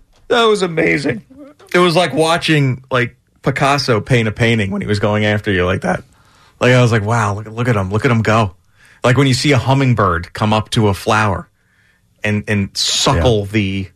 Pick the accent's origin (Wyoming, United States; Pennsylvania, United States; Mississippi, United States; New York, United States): New York, United States; Brookhaven Hamlet; I mean, I grew up in Brookhaven Hamlet, so I'm very familiar with Yaphank.